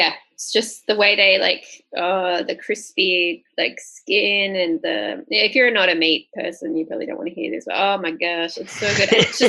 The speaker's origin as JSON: {"language": "English", "country": "Australia", "said": "I'm Australian"}